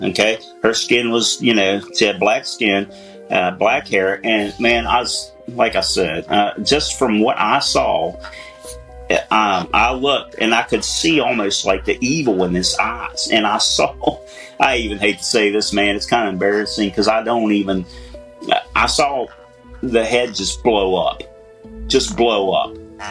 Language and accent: English; Ridgely, West Virginia, United States; Well, I can say that I'm from Ridgely, West Virginia.